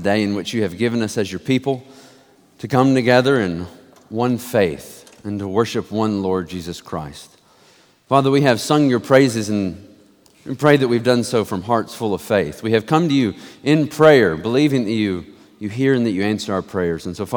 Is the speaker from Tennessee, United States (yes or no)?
yes; Tennessee, United States; Last week, I was out of town visiting family in East Tennessee. That's where my hometown is.